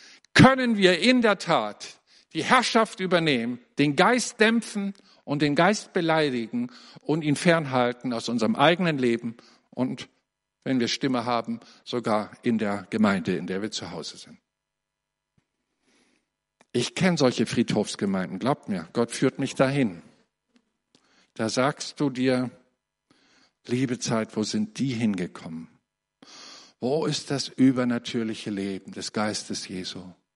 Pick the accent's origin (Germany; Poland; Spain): Germany; Ich bin ja Deutscher und man achtet schon ein bisschen auch auf die Uhr.